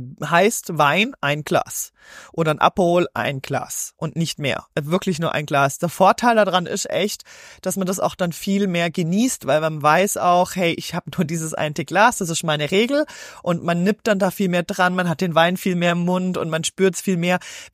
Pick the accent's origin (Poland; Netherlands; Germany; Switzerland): Switzerland; bei uns in der Schweiz ist so, Salat wird bestellt